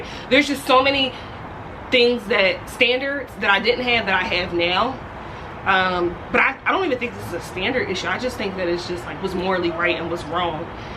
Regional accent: Philadelphia, Pennsylvania, United States; I don't got no problem with the hood, no problem with the ghetto. I'm from Philly.

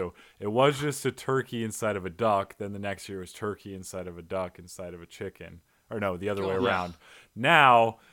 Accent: Arizona, United States; We're all from Arizona, folks, so we don't know what an actual tree is.

